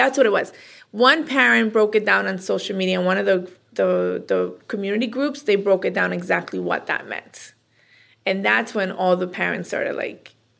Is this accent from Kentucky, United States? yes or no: no; Miami, Florida, United States; also born or lived in Bolivia; No, I'm from Miami.